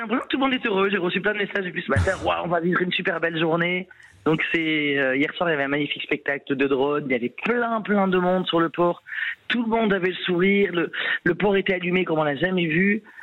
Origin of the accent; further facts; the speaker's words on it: Marseille, Provence-Alpes-Côte d'Azur, France; Non, moi je suis marseillaise, j'ai mon restaurant depuis 30 ans l'année prochaine.